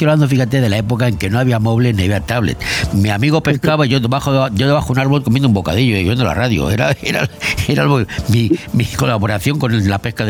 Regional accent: Madrid, Community of Madrid, Spain; En mi tierra, que yo soy de Madrid, decíamos níscalos

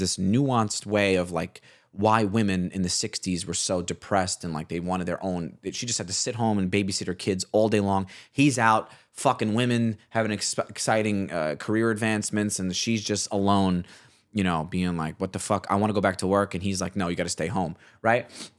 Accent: Staten Island, New York, United States; I grew up on Staten Island where a lot of these showy moms

